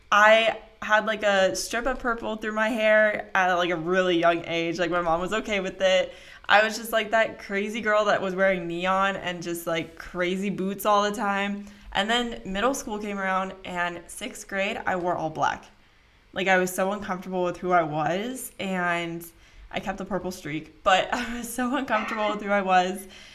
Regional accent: Bellevue, Washington, United States; Well, especially where we grew up in Bellevue, it's like everyone was wearing brand name clothes, you know?

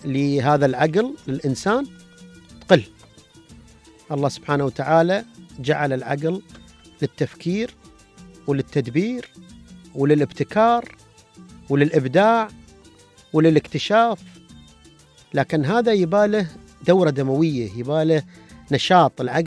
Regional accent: United Arab Emirates; عندنا ما شاء الله نحن بلادنا من أبوظبي لين الفجيرة منشآت رياضية، أندية رائعة متنفس لك في كل مكان

